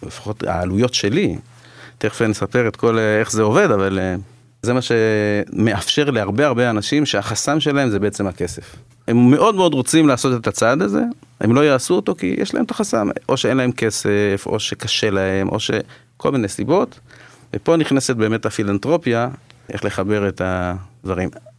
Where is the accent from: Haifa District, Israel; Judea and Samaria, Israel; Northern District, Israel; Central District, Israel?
Haifa District, Israel; Haifa; טוב, אז זה ככה בקצרה, אני גדלתי בחיפה